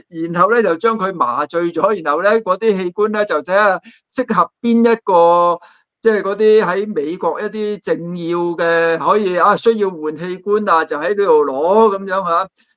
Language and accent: Cantonese; Hong Kong; 我以前咧細個喺香港咧，